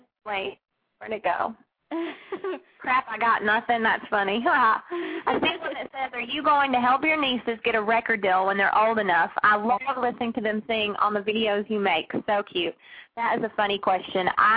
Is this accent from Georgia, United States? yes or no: yes; Georgia, United States; I'm from Georgia. I bleed red and black. I'm a big Bulldog fan, and I love football.